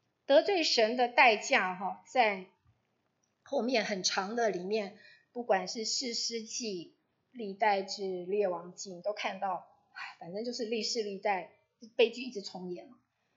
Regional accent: China; 然后那个亚斯他录就有点像我们中国人说的送子观音

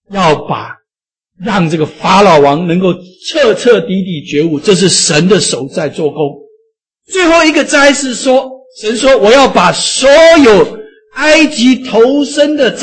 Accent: China; 我们中国人也是一样，当我们的过春节的时候

